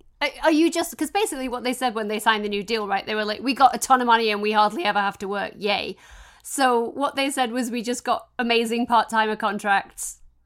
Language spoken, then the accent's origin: English; England, United Kingdom; And as an English wrestling fan, like as a British wrestling fan, like amazing to have a stadium show back at Wembley.